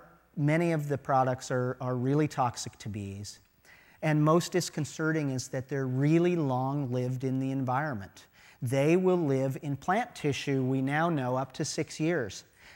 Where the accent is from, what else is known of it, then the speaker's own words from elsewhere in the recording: Midwest, United States; This is nice and green, and this is where I grew up in the Midwest